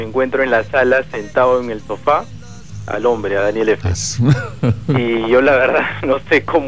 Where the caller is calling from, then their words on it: San Juan de Lurigancho, Lima, Peru; llamo de San Juan de Urigancho.